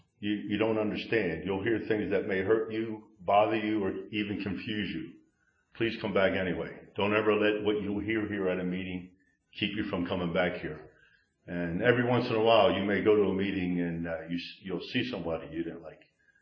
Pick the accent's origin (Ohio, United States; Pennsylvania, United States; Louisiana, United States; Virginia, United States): Pennsylvania, United States; Philadelphia; I grew up in Southwest Philly. I leave my house. It's in the city.